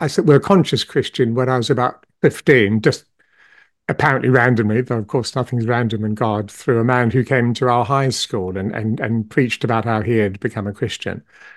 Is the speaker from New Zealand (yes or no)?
yes; New Zealand; I was raised in New Zealand